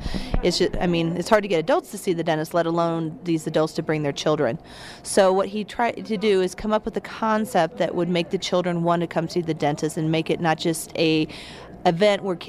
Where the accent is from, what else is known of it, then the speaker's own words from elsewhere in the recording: Kansas City, Missouri, United States; when we do the Kansas City Royals in my hometown of Kansas City